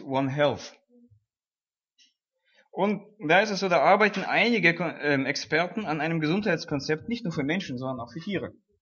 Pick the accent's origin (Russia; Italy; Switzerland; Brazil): Russia; moved away; Und ich selbst bin in einem Land aufgewachsen, wo es sich eben auch ähnlich verhielt. Also ich komme aus Russland und ich habe den Sozialismus sterben sehen, Anfang der 90er Jahre, und dann haben wir das Land verlassen.